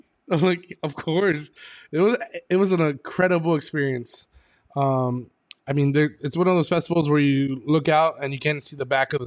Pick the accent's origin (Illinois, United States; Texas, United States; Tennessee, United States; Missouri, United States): Texas, United States; San Antonio; I grew up playing mariachi in San Antonio